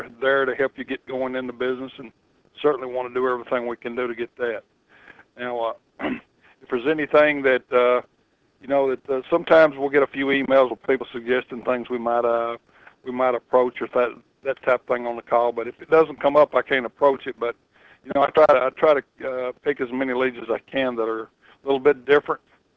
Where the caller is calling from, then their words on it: Greensburg, Kentucky, United States; I live in Greensburg, Kentucky.